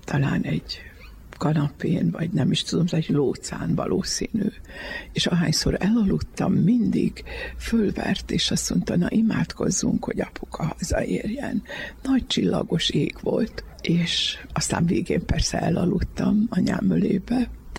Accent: Debrecen, Hajdú-Bihar, Hungary; Hát én egy iparos gazdálkodó család egyetlen gyermekeként nőttem föl

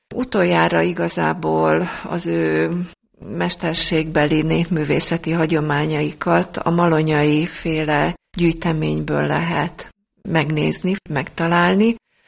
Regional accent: Harghita, Romania; olyan domborzati formákkal rendelkezik, mint Erdélyben Hargita megye, ahol én felnőttem.

